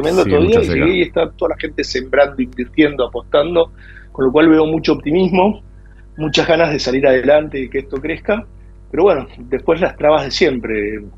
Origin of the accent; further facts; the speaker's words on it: Salta, Argentina; also born or lived in Buenos Aires; llegué ayer de Salta. Después de 5 años que estuve acá en Buenos Aires, volví.